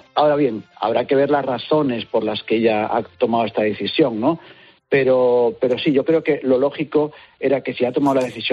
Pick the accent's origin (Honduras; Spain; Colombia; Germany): Spain; siendo español y estando lejos de Dinamarca